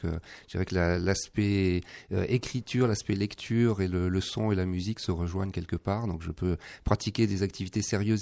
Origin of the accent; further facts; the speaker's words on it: Brittany, France; now in Toulouse, France; je suis maintenant Toulousain d'adoption depuis un certain temps